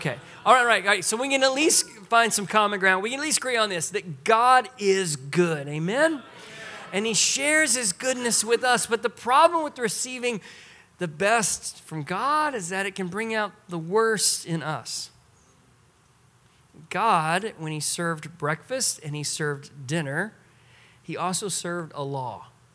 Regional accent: Texas, United States; because I'm from Texas. Now, I love you guys, but my blood is thin. It is very thin. Growing up in a warm climate plus sweet tea does something strange to the body.

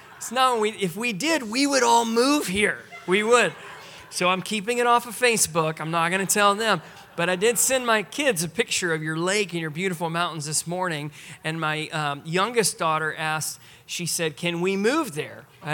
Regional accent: Texas, United States; because I'm from Texas. Now, I love you guys, but my blood is thin. It is very thin. Growing up in a warm climate plus sweet tea does something strange to the body.

